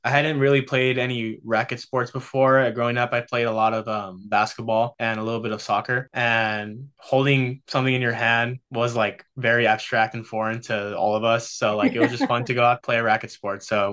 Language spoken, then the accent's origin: English; Tempe, Arizona, United States; I'm from Tempe, Arizona, and I started playing tennis nearly 4 years ago now